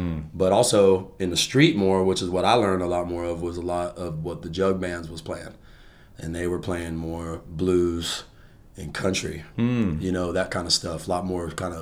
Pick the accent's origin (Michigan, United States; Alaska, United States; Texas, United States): Texas, United States; Los Fresnos; Like, growing up in South Texas, outside of a little town down there, you know, living in a trailer.